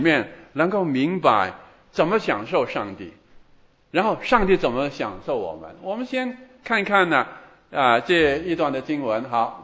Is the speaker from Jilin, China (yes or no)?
no; Guangdong, China; 我们广东人那个汤水很要紧的